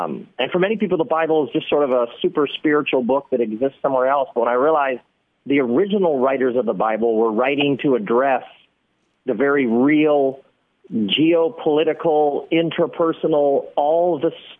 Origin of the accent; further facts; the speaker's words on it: Okemos, Michigan, United States; my mom grew up in Los Angeles, so I grew up in Okemos, Michigan, visiting Los Angeles as a kid even.